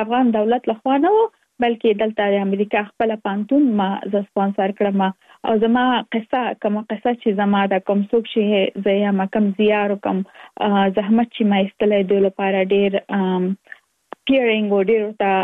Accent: Kabul, Afghanistan; now in United States; زه اف کورس د افغانستان یم. په افغانستان کې زیږیدلې، لومړنۍ زده کړې مې په افغانستان په کابل کې ترسره کړې دي او وروسته لاغه لکه مونږ ټول چې یو مسافر شوی یم په امریکا کې، اوس په ورجینیا ایالت کې ژوند کوم.

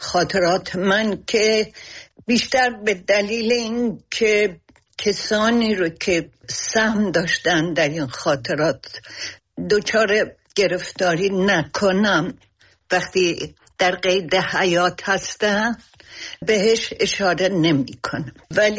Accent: Iran; moved away; خب از وقتی که از ایران اومدم بیرون

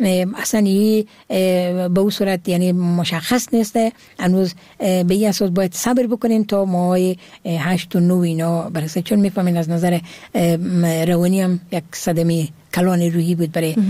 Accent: Herat, Afghanistan; born there; چون امی زادگاه من هرات هست

